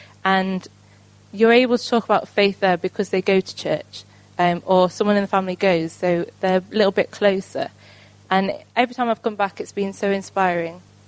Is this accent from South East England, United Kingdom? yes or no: no; West Midlands, United Kingdom; now in Peterborough, United Kingdom; I'm 23. I was brought up in Staffordshire and I now live in Peterborough.